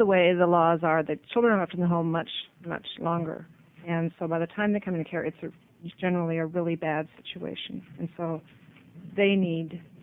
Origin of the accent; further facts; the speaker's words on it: Amity, Oregon, United States; from Amity, and I'm a foster parent, adoptive parent.